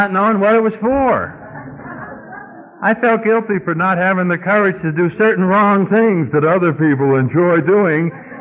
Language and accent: English; New England, United States; I come from New England. I was brought up a Catholic